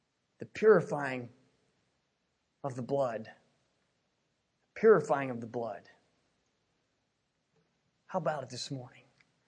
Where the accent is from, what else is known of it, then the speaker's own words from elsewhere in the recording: Spring Mills, United States; no, I'm just from Spring Mills